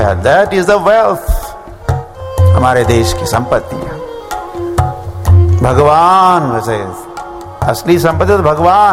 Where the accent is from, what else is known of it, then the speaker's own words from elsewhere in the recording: India; 78 में पहली बार मैं जब न्यूयॉर्क और शहरों में गया तो लोग जब पूछते ओ आप कहाँ से हो, वेयर आर यू फ्रॉम, तो हम कहते फ्रॉम इंडिया.